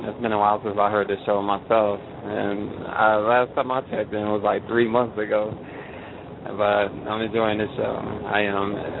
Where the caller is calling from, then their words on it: Miami, Florida, United States; I'm calling from Miami. I usually call from Miami, but I'm in Tennessee.